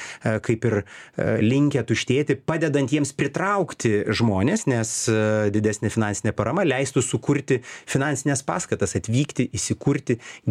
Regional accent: Panevėžys, Panevėžys County, Lithuania; Štai ten aš pats esu iš Panevėžio, tai Panevėžyje nemažai lankiausi.

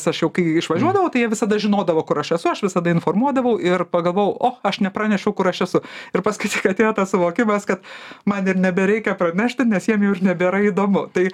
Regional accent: Vilnius, Vilnius County, Lithuania; born there; neturėjau kaimo ir gimiau Vilniuje ir didžiąją dalį vasarų leisdavo ant asfalto

